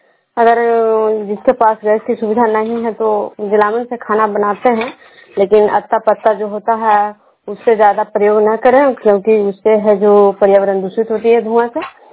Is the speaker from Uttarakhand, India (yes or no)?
no; Kajra, Bihar, India; विष्णुपुर ग्राम कजरा पंचायत नालंदा जिला नगर नवसा प्रखंड के निवासी हूँ।